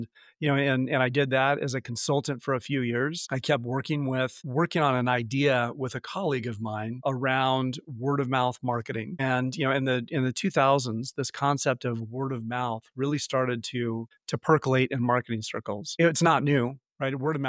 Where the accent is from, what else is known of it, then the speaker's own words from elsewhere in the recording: California, United States; moved away as an adult; now in Chicago, United States; I'm from California, and I kind of uprooted my life from San Francisco in 2001, moved to Chicago.